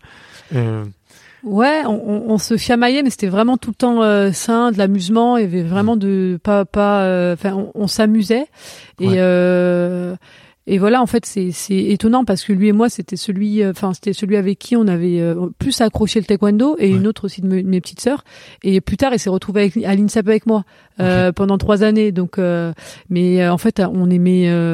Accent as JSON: {"language": "French", "town": "Vénissieux", "region": "Auvergne-Rhône-Alpes", "country": "France", "tie": "born or raised there", "also_born_or_lived": "Lyon"}